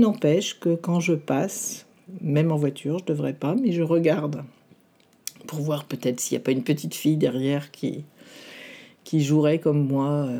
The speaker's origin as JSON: {"language": "French", "town": "Reims", "region": "Grand Est", "country": "France", "tie": "born or raised there", "moved": "as an adult", "said": "je suis partie de Reims pour faire mes études. Je suis revenue"}